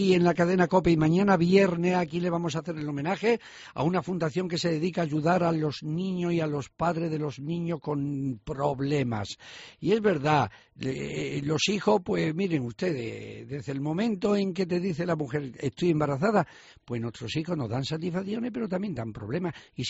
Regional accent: Cáceres, Extremadura, Spain; como somos los cacereños

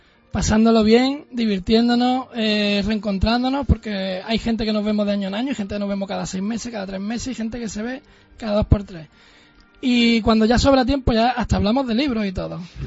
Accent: Málaga, Andalusia, Spain; somos de Málaga

